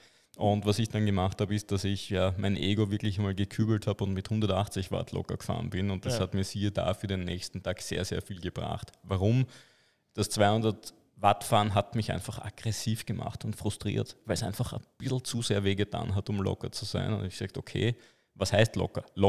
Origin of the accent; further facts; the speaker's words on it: France; German is a second language; Würde ich sagen, als Franzose, nächstes Mal nur soft